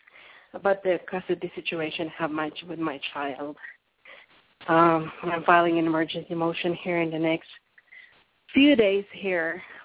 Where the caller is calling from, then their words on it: Albuquerque, New Mexico, United States; from Albuquerque, New Mexico.